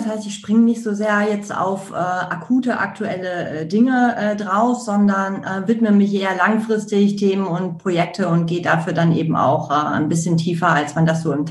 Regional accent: North Rhine-Westphalia, Germany; ich komme aus dem Ruhrgebiet

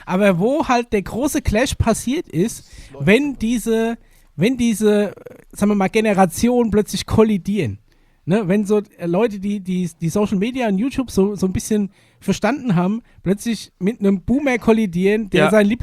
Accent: North Rhine-Westphalia, Germany; ich komme aus dem Pott, da redet mir so.

